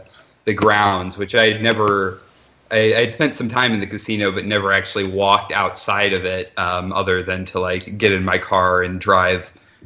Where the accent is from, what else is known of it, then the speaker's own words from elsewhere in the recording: Ohio, United States; Yeah, I'm from the Akron, Canton area.